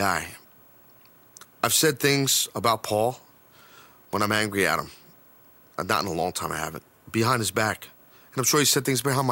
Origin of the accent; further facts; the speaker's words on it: New York City, New York, United States; so excited to debut for World Wrestling Entertainment for the McMahons in my hometown arena of Madison Square Garden.